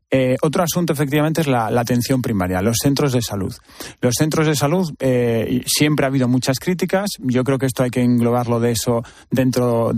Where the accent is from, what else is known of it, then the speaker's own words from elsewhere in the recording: Madrid, Community of Madrid, Spain; como soy madrileño y llevo aquí toda la vida